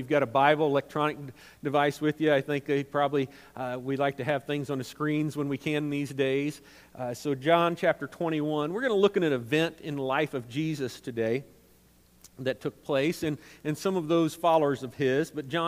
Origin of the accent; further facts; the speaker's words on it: Missouri, United States; I was born and raised in Missouri